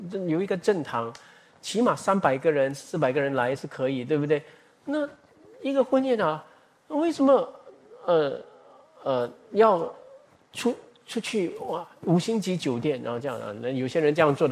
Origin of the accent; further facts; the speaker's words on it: Singapore; 因为我们新加坡人没有这样想的，都是要有房子才有婚姻的哈